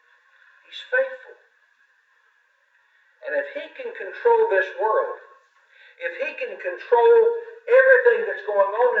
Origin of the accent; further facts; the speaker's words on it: United States; I was raised on the Mississippi River about, 170 miles north of here, right at the edge of Missouri and Kentucky.